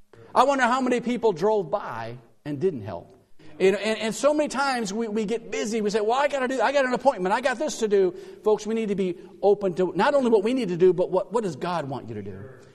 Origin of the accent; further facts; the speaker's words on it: Adrian, Michigan, United States; I was in my hometown there in Adrian